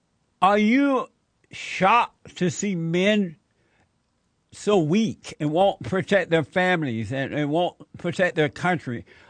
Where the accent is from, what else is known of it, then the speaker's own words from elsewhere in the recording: Alabama, United States; I grew up on a plantation in Alabama. I was born in Alabama. I was raised under the Jim Crow laws.